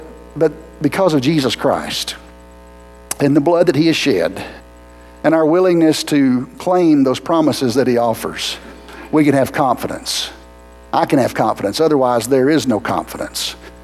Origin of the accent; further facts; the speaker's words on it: McCaysville, Georgia, United States; see, I'm from Appalachia. I grew up in McKaysville